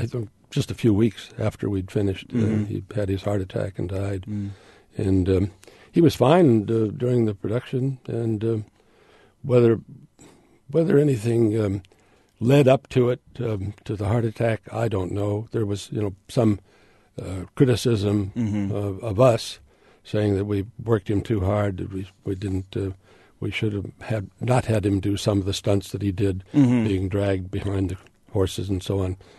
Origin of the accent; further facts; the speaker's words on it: Illinois, United States; Growing up in Illinois helps wherever you are.